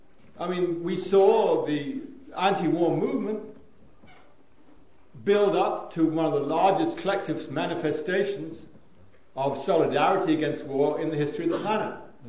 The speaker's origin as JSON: {"language": "English", "country": "United States", "said": "But I thought, since I'm from the States, that maybe I'd preface it with a little tidings from the other side of the Atlantic."}